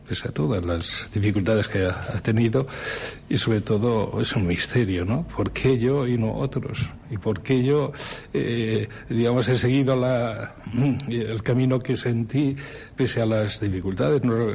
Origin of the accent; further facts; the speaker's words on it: Burgo de Osma, Castile and León, Spain; en la Catedral de Burgodesma, en mi pueblo, donde recibí el bautismo, la confirmación, donde hice monaguillo, donde crecí en la fe